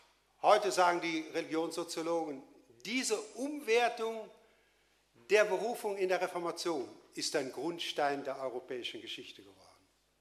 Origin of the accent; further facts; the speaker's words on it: Xanten, North Rhine-Westphalia, Germany; Also ich stamme aus Xanten, einem Römerort.